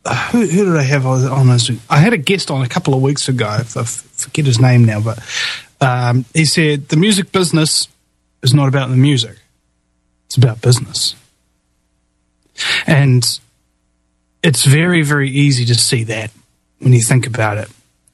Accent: New Zealand

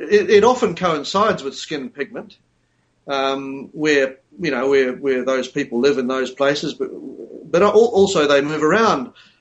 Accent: New Zealand; Being Pākehā or being a British-descended New Zealander is not a big part of my makeup.

